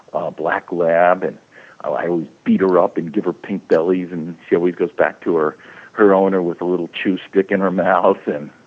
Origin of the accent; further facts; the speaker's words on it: New York, United States; And, you know, I grew up in New York.